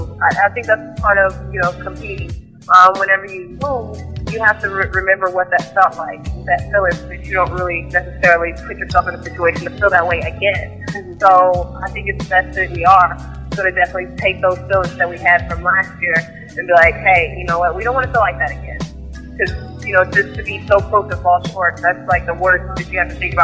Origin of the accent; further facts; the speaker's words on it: Arkansas, United States; now in New York City, United States; Arkansas.